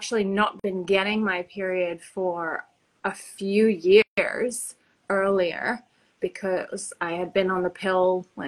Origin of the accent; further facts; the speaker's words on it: Australia; moved away as an adult; also born or lived in Los Angeles; now in Hawaii, United States; so I am from Australia originally, and I now live in Hawaii, and I came over to first the United States as a 20-something-year-old actress